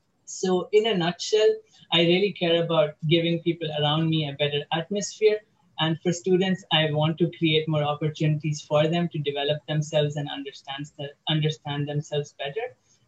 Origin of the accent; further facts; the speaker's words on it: North India, India; now in United Arab Emirates; I am 19 years old and I am from North India, although I have resided for most of my life in the United Arab Emirates